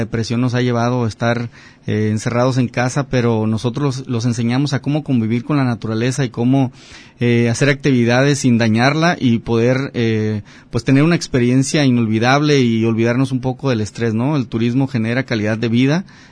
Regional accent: Mexico; como buenos mexicanos estamos aprendiendo a cocinar primeramente la comida típica mexicana

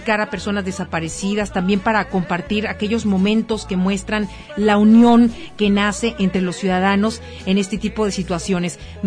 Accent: Jalisco, Mexico; ¿Cómo somos los del sur de Jalisco? ¿Cómo somos los de Jalisco, los jalisquillos?

